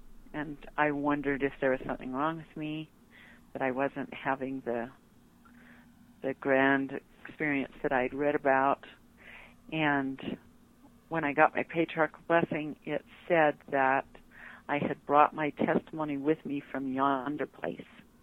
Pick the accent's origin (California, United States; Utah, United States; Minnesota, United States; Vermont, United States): Utah, United States; Holladay; now in South Jordan, United States; I grew up in Holiday, Utah. And my family, pioneer stock, my parents were solid in the gospel and raised 4 kids